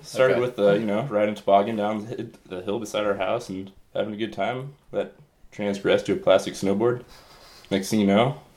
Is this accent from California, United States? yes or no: no; Eagle River, Alaska, United States; No, I spent my youth up in the Eagle River.